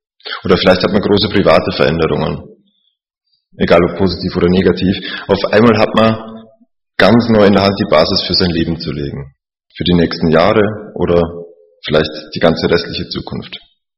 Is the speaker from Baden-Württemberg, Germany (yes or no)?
no; Bavaria, Germany; 26, studiere am TSR, wie schon gesagt. Ich komme ursprünglich aus Bayern, da war ich jetzt eine Woche. Das heißt, wenn ich ein bisschen Akzent habe, verzeiht es mir. Es geht nicht ganz weg.